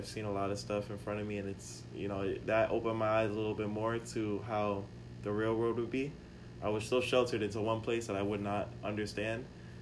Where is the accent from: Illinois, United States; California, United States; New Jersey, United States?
New Jersey, United States; Newark; So coming into Belleville, I was a very once again I'm from Newark, so the normal stuff that we used to do in Newark was not really tolerated in Belleville.